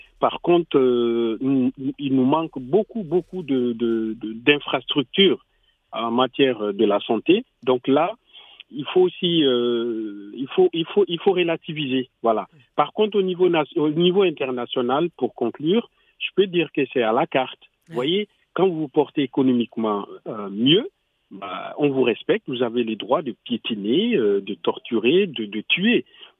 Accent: Burkina Faso; je suis du Burkina Faso

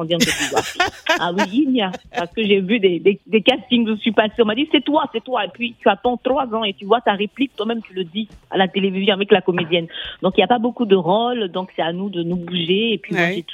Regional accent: Côte d’Ivoire; now in France; Bon, moi, j'ai grandi en Côte d'Ivoire

